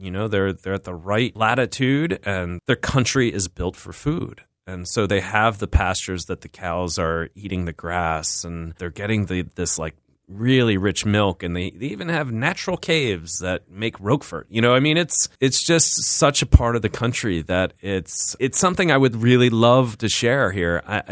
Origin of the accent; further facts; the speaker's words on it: Philadelphia, Pennsylvania, United States; I'm from West Philly, and I went to culinary school in France. I'm not a Francophile. Currently, I am a Francophone. So I speak the language